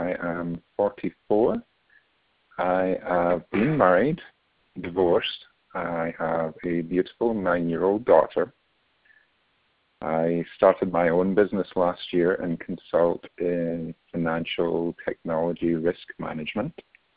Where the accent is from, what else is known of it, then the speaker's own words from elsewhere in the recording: Scotland, United Kingdom; moved away as an adult; now in United States; Yeah, I was born in Scotland and lived there until I was in my 20s and moved to the U.S. about 18 years ago.